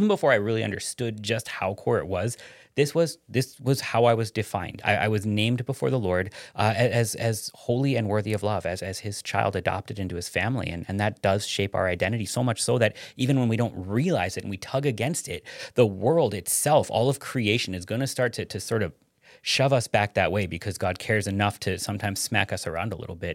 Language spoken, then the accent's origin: English; Champaign, Illinois, United States; also born or lived in Cleveland; I grew up in Champaign, Illinois.